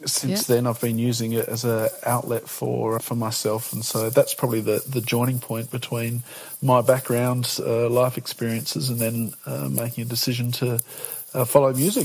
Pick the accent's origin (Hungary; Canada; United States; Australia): Australia; Adelaide, South Australia; I grew up in South Australia and family ran a bootmaking business and then in retail for over 100 years here in South Australia.